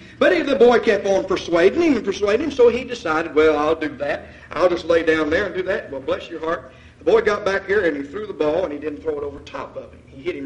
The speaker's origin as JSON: {"language": "English", "town": "Ravenswood", "region": "West Virginia", "country": "United States", "tie": "born or raised there", "also_born_or_lived": "Elk Fork, West Virginia", "said": "I grew up in Ravenswood, which is a town region, But I had opportunity when I moved to Elk Fork in Middleburn, West Virginia, to live in the country."}